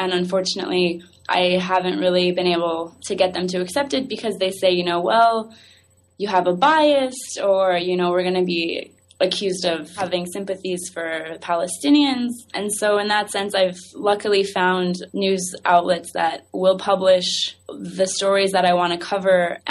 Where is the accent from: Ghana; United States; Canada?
Canada; as a Canadian